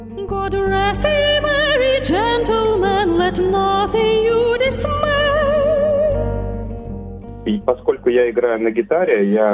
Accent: Russia; Я сам из России. Моя жена, она украинка. То есть у нас такая смешанная русско-украинская семья.

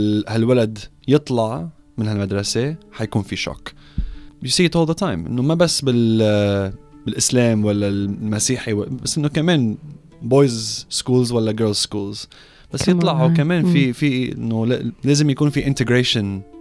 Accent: Lebanon; now in Australia; أنا قلت إنه حس على الباسبورت تبعي أستراليان، أنا ما بقول إنه أنا أسترالي، بقول إنه أنا لبناني وعربي ومسلم.

